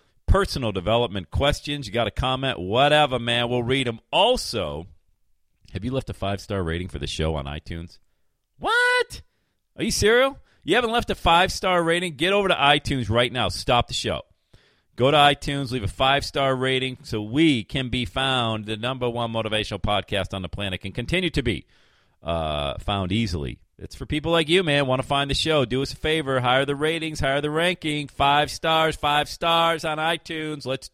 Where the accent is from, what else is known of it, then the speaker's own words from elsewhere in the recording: Bradford, Pennsylvania, United States; Growing up in Bradford, PA, listening to Rock 102 out of Buffalo, New York.